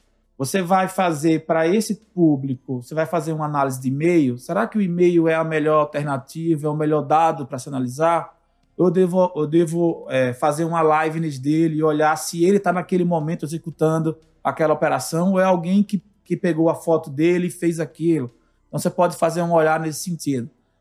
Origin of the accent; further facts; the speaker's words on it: Alagoas, Brazil; also born or lived in Pernambuco / Brasília; now in Belo Horizonte, Brazil; eu sou de Alagoas, meu RG é de Alagoas, meu telefone é de Pernambuco, porque eu morei 11 anos lá, mas eu moro aqui em BH há 5 anos, e a minha conta corrente é de Brasília, porque eu morei lá.